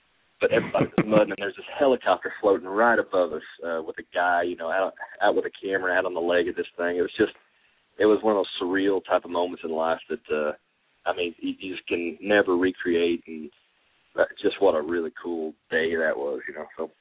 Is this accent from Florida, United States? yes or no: no; Petersburg, Indiana, United States; We write it about the hometown, and so we brought everybody back to Petersburg, Indiana, and, we just did the things that we did growing up